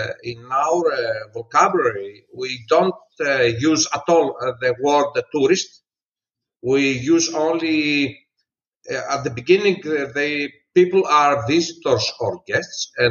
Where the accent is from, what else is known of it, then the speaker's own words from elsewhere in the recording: Epirus, Greece; I come from Ioannina Prefecture, one of the four prefectures of Epirus region.